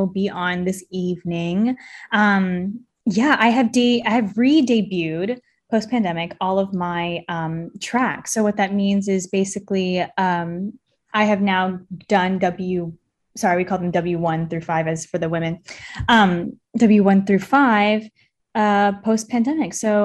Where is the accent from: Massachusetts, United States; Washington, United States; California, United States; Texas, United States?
Texas, United States; Hays County; So I am from Hayes County. Keep Austin weird. Love Austin and all things. Miss it every day.